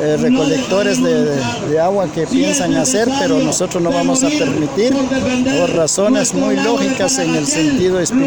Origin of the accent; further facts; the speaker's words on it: Santa Lucía Utatlán, Sololá, Guatemala; soy de Santa Lucía, Utatlán, Sololá, forma parte de la alcaldía indígena ya de ese municipio.